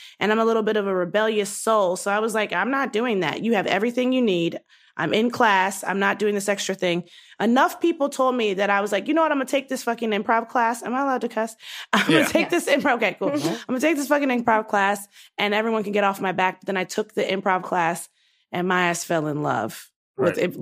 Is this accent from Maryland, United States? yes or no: yes; Baltimore, Maryland, United States; So I was born and raised in Baltimore.